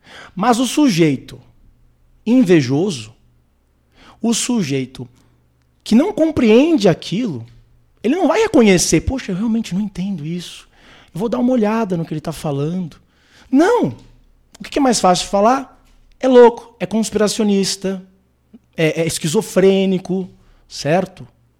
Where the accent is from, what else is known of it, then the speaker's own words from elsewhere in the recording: Brazil; born there; eu nasci aqui no Brasil